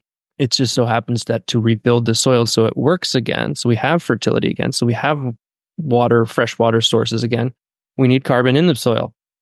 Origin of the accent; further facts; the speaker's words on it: Ithaca, New York, United States; he's an old friend from my hometown, Ithaca, New York.